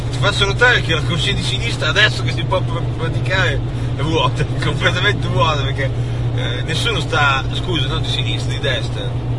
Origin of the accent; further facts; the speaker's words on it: Emilia-Romagna, Italy; è vero che veniamo dalla Romagna, che è un posto dove effettivamente non si mangia male.